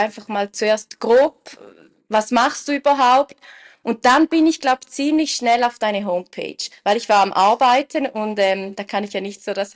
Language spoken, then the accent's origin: German; St. Gallen, Switzerland; Ich komme aus der Region St. Gallen.